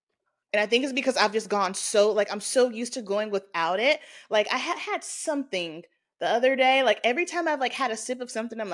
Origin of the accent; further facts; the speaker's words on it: the South, United States; I grew up in the South.